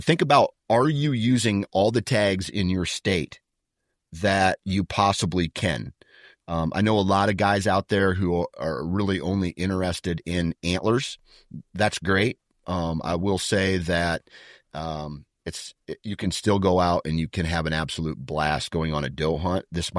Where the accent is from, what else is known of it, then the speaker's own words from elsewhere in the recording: Iowa, United States; But then where I grew up in Iowa, it's damn near unlimited, right?